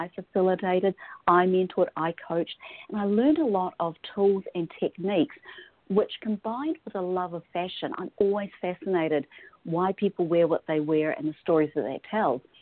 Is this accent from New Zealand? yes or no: yes; New Zealand; now in Seattle, United States; I am from New Zealand. I'm now based in Seattle, and I'm so blessed. I love Seattle. Washington State is absolutely stunning, but I am from New Zealand. And growing up in New Zealand, we grew up with British and American TV shows.